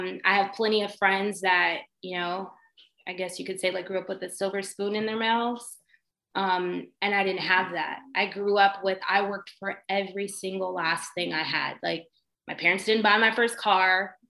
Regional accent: California, United States; I grew up in the San Fernando Valley. I was literally, my parents are from the hood, literally the hood.

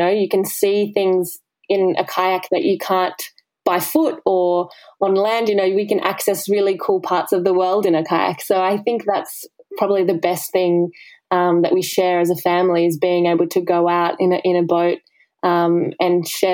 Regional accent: Australia; I'm an Australian athlete competing in canoe slalom.

